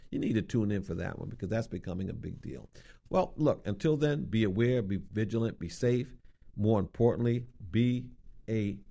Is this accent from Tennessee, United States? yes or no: no; New York, United States; I'm from New York.